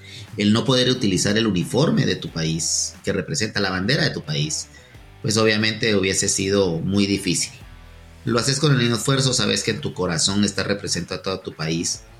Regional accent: Guatemala; nosotros somos guatemaltecos y los que hemos tenido la oportunidad de poder competir en el extranjero representando a nuestro país

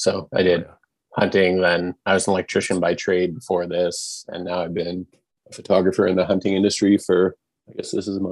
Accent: Lethbridge, Alberta, Canada; Lethbridge, Southern Alberta.

